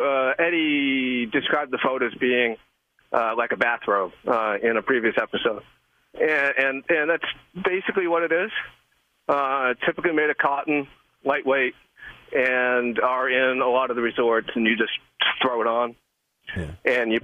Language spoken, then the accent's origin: English; Boston, Massachusetts, United States; also born or lived in Los Angeles; I grew up in the Boston area, uh-huh. And I went to university in L.A. I went to UCLA.